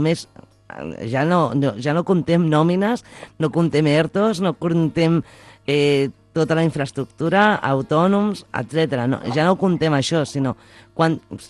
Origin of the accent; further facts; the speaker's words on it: Barcelona, Catalonia, Spain; perquè jo sóc de Barcelona també